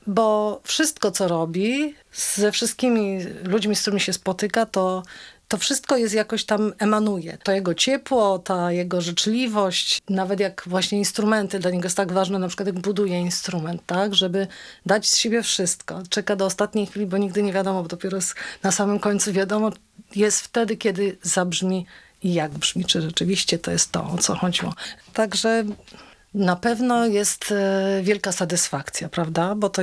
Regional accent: Kraków, Lesser Poland, Poland; Ja jestem z Krakowa, także krakowiacy i górale.

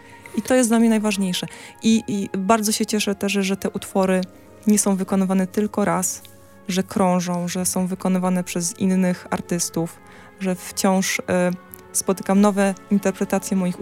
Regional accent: Pomeranian Voivodeship, Poland; born there; Ja oczywiście się urodziłam tutaj na Kaszubach.

